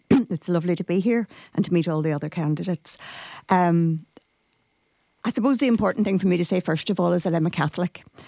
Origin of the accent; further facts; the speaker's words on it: Derry, Northern Ireland, United Kingdom; although I'm from Derry, again, I have Donegal ancestry. My granny was from Ishkeheen, and I have people from around the Letterkenny district in there.